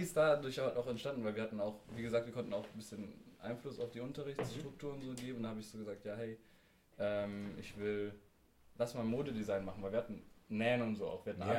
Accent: Cologne, North Rhine-Westphalia, Germany; born there; now in Stuttgart, Germany; Ich bin in Köln geboren.

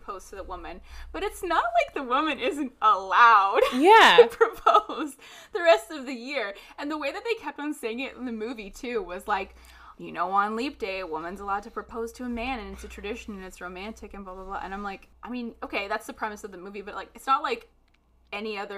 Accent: Ireland; Yeah, because I'm Irish.

